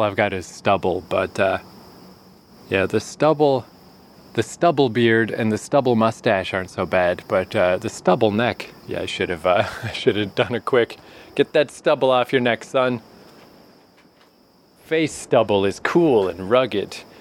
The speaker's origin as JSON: {"language": "English", "country": "Canada", "said": "I'm just a tourist. I'm just from Canada."}